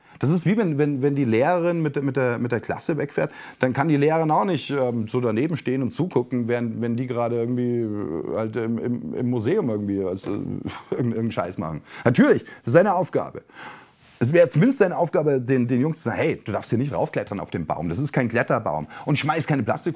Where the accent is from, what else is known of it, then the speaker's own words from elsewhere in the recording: Bavaria, Germany; Ich bin selber aus Bayern und so.